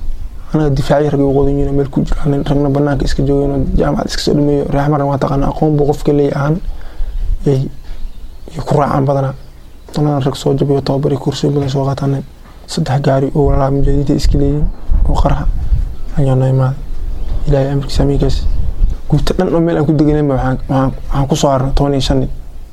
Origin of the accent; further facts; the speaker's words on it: Ceelcad, Gedo, Somalia; born there; Aniga hadda waa kasoo laabtay Eelacad aan ku dhashay, Eelacad aan ku dhashay maanta joogaa.